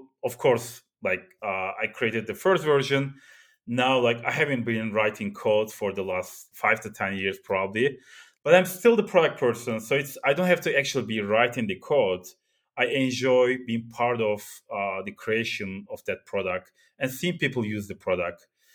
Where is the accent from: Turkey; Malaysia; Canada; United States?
Turkey; Growing up in Turkey, this is like the end of 80s, so I'm getting old.